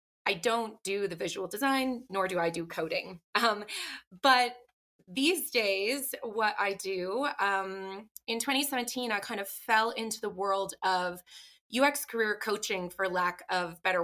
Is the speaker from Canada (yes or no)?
yes; Canada; also born or lived in New York City; now in United States; I grew up in Canada skiing. And after living in New York City for 13 years, I thought, I'm just going to take a risk, move somewhere I don't know anyone